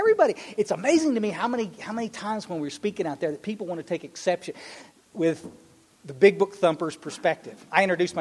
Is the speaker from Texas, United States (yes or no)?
yes; Kerrville, Texas, United States; I was raised up in Kerrville, Texas, Ingram, Texas, down in the hill country. We're about 60 miles west of San Antonio.